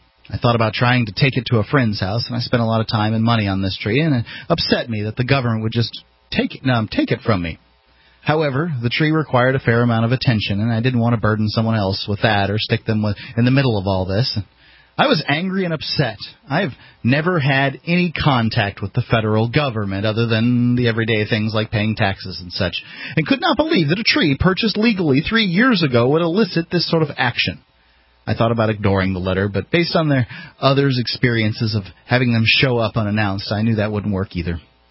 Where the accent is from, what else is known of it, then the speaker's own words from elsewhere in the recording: Florida, United States; I don't know anything about citrus greening, but I am from Florida, and we know a little bit about citrus canker.